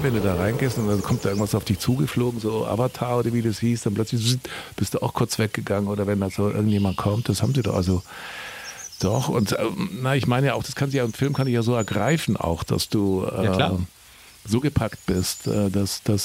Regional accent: Bavaria, Germany; ich komme ja aus dem Allgäu

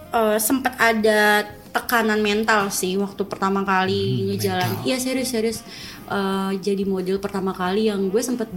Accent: Bogor, West Java, Indonesia; also born or lived in Jakarta; Aku asli Bogor.

